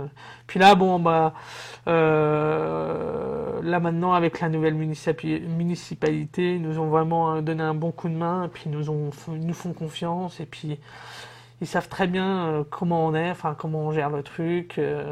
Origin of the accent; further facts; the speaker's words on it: Neuville-aux-Bois, Centre-Val de Loire, France; moi, quand j'étais enfant, en fait, à Neuville-au-Bois, parce que je suis un peu. Enfin, c'était plus mon enfance à Neuville, parce que c'est là où